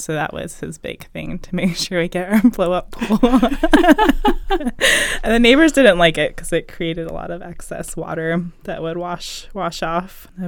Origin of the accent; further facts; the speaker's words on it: Fairfax, Virginia, United States; also born or lived in Sterling, Virginia; I grew up in Sterling, Virginia up until third grade. And then we moved to Fairfax, Virginia.